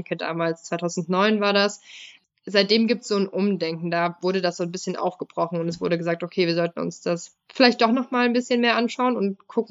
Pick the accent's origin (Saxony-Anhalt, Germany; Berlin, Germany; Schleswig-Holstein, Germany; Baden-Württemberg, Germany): Saxony-Anhalt, Germany; Halle; ich komme ursprünglich aus Halle, habe da bei den Jungs gespielt, beim SV Rotation Halle, großer Weltverein.